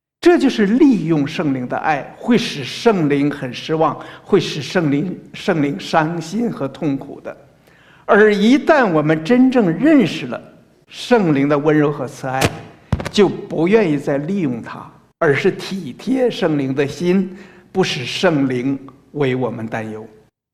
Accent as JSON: {"language": "Chinese", "country": "China", "said": "这个我们中国人并不陌生"}